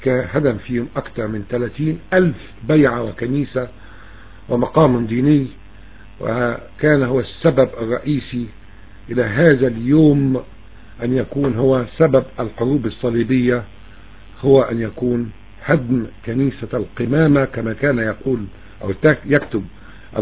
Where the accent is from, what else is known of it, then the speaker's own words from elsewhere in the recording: Egypt; تاريخ بلدنا مصر الحبيبة